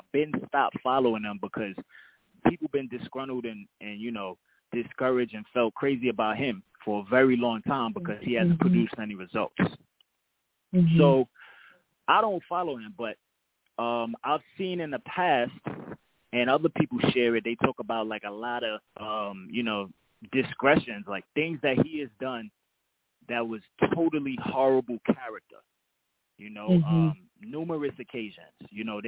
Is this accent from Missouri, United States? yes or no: no; Brooklyn, New York, United States; I'm from Brooklyn, mind you, so I went to Harlem just to support this.